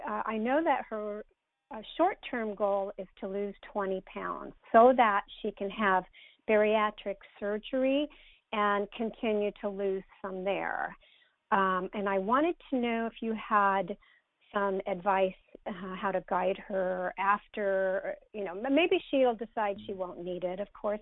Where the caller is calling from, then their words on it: Sacramento, California, United States; I'm calling from Sacramento, and I am a coach.